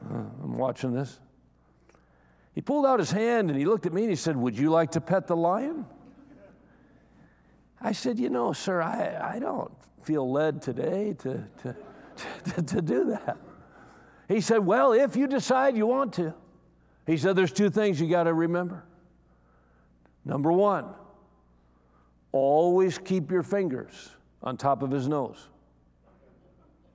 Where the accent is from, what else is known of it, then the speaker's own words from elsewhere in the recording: Wisconsin, United States; I was raised in Wisconsin, and I enjoy going around out in the country and seeing these farms